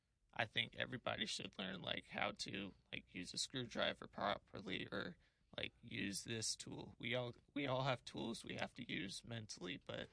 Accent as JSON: {"language": "English", "town": "Charlotte", "region": "North Carolina", "country": "United States", "said": "I'm from Charlotte, North Carolina."}